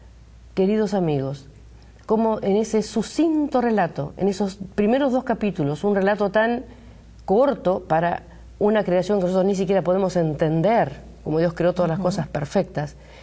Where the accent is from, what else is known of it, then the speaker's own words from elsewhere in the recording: Argentina; now in United States; Bueno, venimos de Argentina y ya hace 4 años que estamos aquí en Estados Unidos.